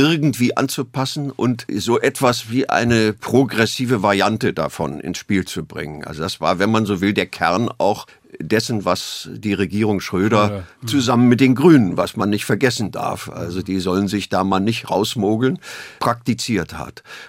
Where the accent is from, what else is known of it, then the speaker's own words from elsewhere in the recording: Berlin, Germany; Ich bin im Oktober 1948 in Berlin geboren und aufgewachsen und habe die Stadt als Kind noch als eine Stadt erlebt.